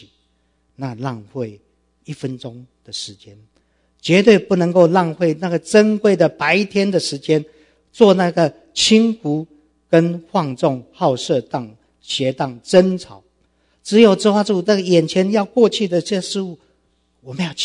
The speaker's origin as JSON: {"language": "Chinese", "country": "Taiwan", "moved": "as an adult", "lives_now": "Abroad", "said": "很多我们在这边从台湾来的很多人都知道，男生在我们那个时代，男生都必须要服完兵役才可以出国。当时我是穿着空军少尉的制服，在台北市街头在行走的时候"}